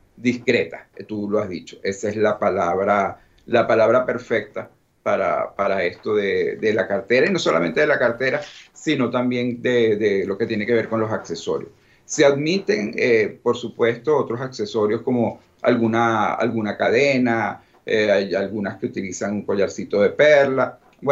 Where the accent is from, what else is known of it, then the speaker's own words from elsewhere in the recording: Italy; soy más italiano que español, aunque tengo mi sangre española también por parte de la familia de mi mamá